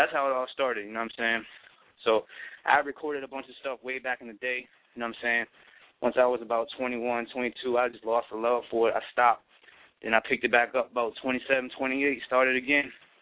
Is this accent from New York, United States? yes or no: no; Richmond, Virginia, United States; now in Virginia Beach, United States; I'm from Richmond, VA. I currently stay in Virginia Beach trying to do this music shit.